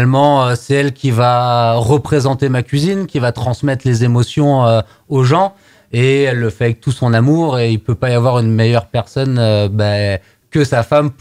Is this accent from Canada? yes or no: no; Auvergne-Rhône-Alpes, France; qu'on n'est pas si mal chez nous en Haute-Savoie.